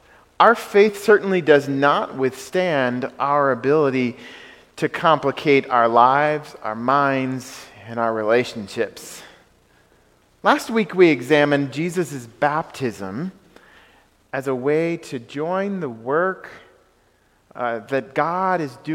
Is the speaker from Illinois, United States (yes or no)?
no; Greene, New York, United States; I've told you before that I grew up in Greene, New York.